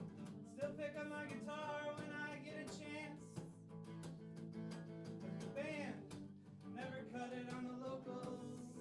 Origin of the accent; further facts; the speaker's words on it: Michigan, United States; I'm from Michigan. This is like what we think California's like.